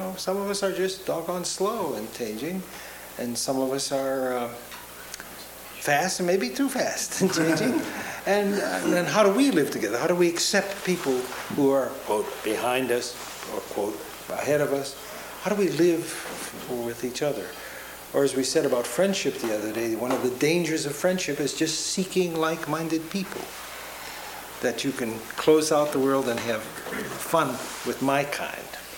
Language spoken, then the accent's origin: English; Tacoma, Washington, United States; And then to remember that's true in my hometown, in Tacoma, that there's this whole range of places.